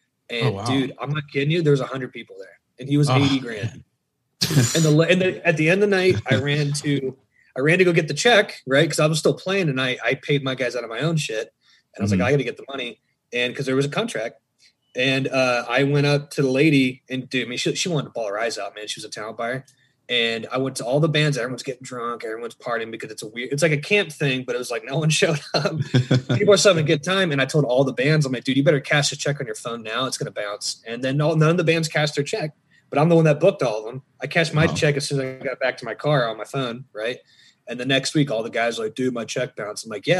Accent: Charleston, South Carolina, United States; So I started playing music when I'm from the East Coast, Charleston, South Carolina.

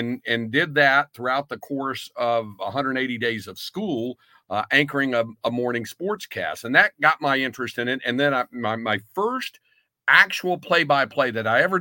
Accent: North Carolina, United States; Well, I grew up in North Carolina, actually, and my high school was kind of ahead of the curve in the mid to late 70s

